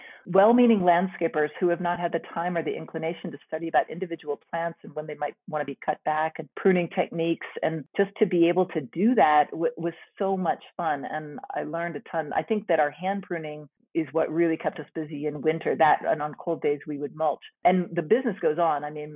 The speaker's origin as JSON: {"language": "English", "town": "Alexandria", "region": "Virginia", "country": "United States", "tie": "born or raised there", "lives_now": "Charlottesville, United States", "said": "Uh-huh. But I grew up in Alexandria."}